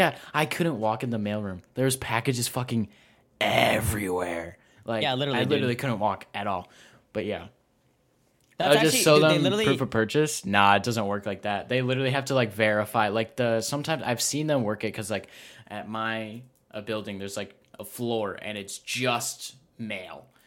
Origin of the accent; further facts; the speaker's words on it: New York, United States; So I'm from New York, so I'm a Bills fan.